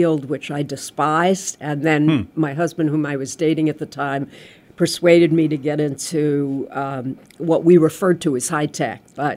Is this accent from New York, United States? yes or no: yes; Mount Vernon, New York, United States; Well, I grew up in Mount Vernon, New York, if anybody is familiar with that suburb.